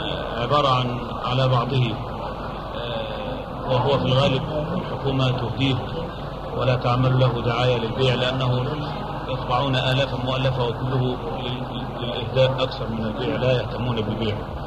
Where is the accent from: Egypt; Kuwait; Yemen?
Egypt; يعني كبار الشخصيات عندنا في مصر نذهبوا مع سيادة السفير.